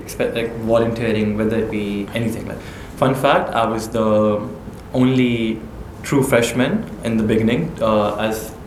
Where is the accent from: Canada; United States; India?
India; also born or lived in Muscat, Oman; now in United Arab Emirates; Before UAE, I lived in Muscat, Oman for 2 years, and before that I lived in India.